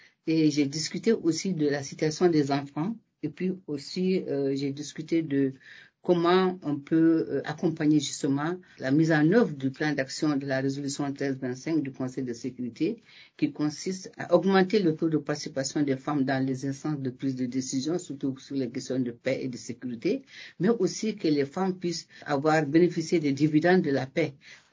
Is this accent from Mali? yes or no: yes; Mali; Je viens du Mali, je suis malienne